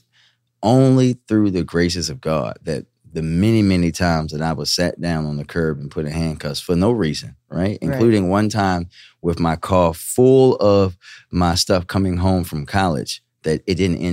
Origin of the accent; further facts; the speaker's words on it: Baltimore, Maryland, United States; I grew up in Park Heights in Baltimore, so not much is gonna scare